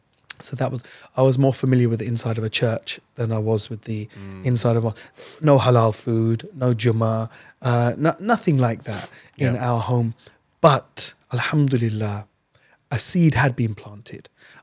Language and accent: English; United Kingdom; You know, we're British and we're Asian and we're Muslim and we're, in some case, millennials.